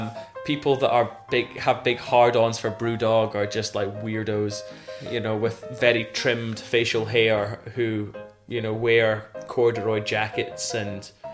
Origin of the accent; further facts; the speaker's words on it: Ellon, Scotland, United Kingdom; when I'm back in town, which is Ellen in Aberdeenshire. Shout out the northeast of Scotland.